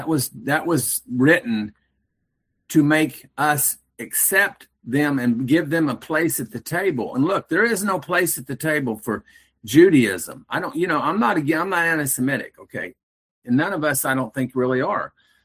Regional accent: United States; Now, I'm American. I love my country

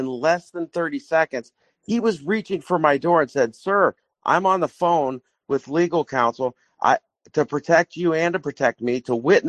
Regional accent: Florida, United States; My license is in Florida now. So, yeah, so that's my home state.

